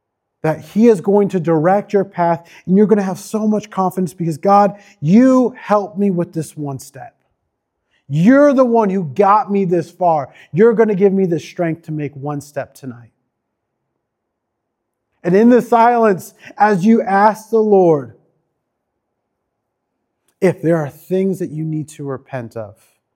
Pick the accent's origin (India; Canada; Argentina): India; Sorry, I'm Indian, my bad.